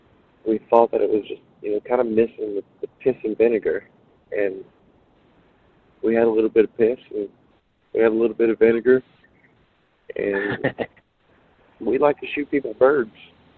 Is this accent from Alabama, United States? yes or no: yes; Alabama, United States; North Alabama.